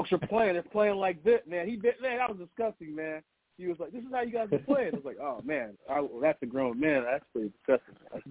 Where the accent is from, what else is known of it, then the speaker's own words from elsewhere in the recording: Indiana, United States; I'm from Indiana, so I know how pretty big that has impacted just the icon in the sport.